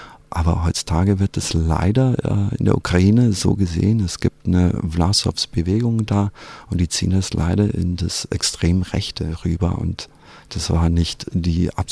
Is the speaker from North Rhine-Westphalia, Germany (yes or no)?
no; Munich, Bavaria, Germany; born there; Also wenn die Mutter Amerikanerin ist, sind die Kinder auch Amerikaner, obwohl ich in München geboren wurde. Und ja, ich bin halt Amerikaner